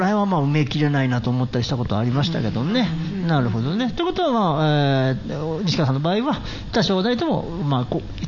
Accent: Mie, Japan; 僕らなんかも正直三重県の伊勢志摩っていうところの出身なんですけども

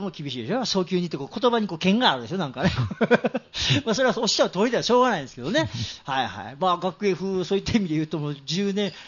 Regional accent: Ise, Mie, Japan; moved away; だって僕は三重県伊勢市出身ですけども、

